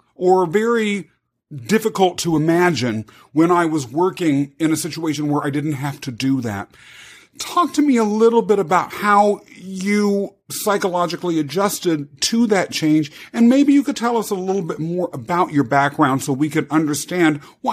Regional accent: Kansas, United States; I grew up in Kansas, Michael.

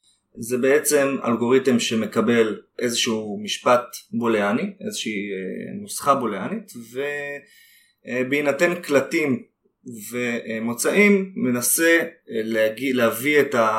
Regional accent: Jerusalem, Jerusalem District, Israel; now in Modiin, Israel; אני בן 32. כיום גר במודיעין, גדלתי בירושלים.

